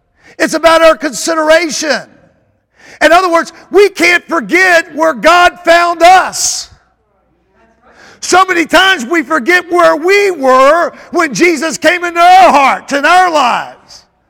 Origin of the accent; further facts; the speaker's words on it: Georgia, United States; born there; I was the rebel. I was born in Georgia. I was always the rebel.